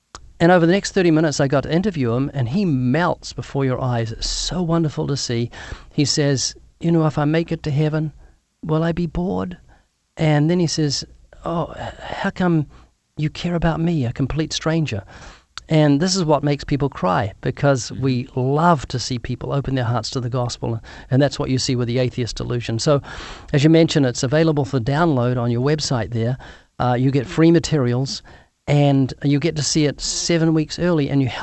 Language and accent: English; United States; And our nation, and I speak as an American, has an image of God that's erroneous.